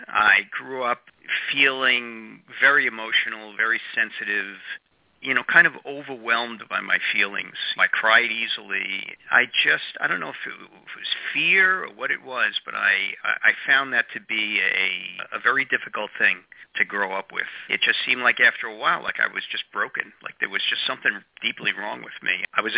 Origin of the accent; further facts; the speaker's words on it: Baltimore, Maryland, United States; I am a compulsive eater, and I am from Baltimore.